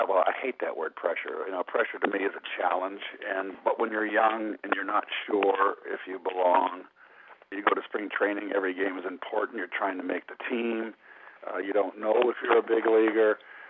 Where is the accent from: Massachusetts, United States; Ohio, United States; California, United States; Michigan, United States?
California, United States; Pacifica; My childhood, I grew up in Northern California, in a coastal beach town surrounded by mountains, 17 miles south of San Francisco, in the Lindemar Beach, which was a small township of Pacifica.